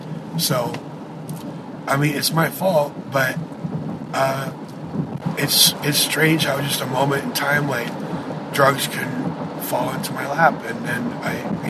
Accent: Chicago, Illinois, United States; And then I moved here because my family's here and I grew up here in Chicago, and it's not too hard to find here either.

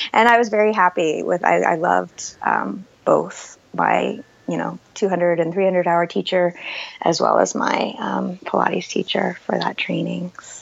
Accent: Oklahoma, United States; I mean, I grew up in Oklahoma in the 70s, and I remember, like, my mom never worked.

